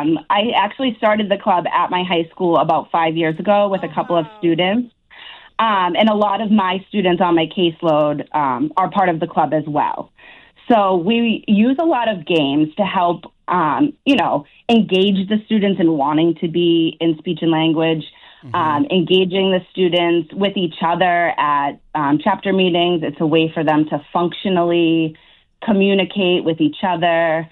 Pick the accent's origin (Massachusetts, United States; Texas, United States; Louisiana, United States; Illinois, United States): Massachusetts, United States; Worcester; from Worcester, and I can't beat Kennedy.